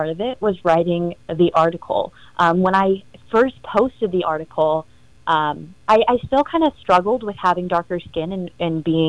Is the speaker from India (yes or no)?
yes; India; I'm Indian, I'm dark, and I don't care